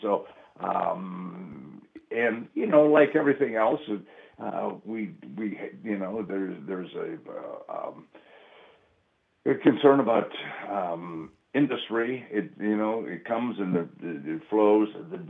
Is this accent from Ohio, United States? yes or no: no; Appleton, Wisconsin, United States; now in Pittsburgh, United States; I mean, growing up in Appleton, in the paper mills